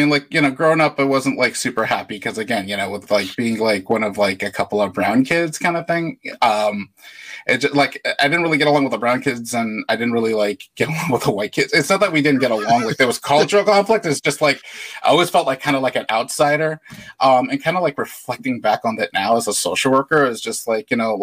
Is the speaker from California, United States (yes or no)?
yes; San Carlos, California, United States; I grew up in the Bay Area. I grew up in a place called San Carlos. It's right in the middle of the peninsula.